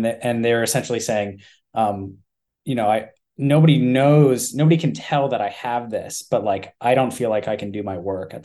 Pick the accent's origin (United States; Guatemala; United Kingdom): United States; Durham, North Carolina; No, I grew up in Durham, North Carolina for most of my childhood. So yeah, that was sort of going home for me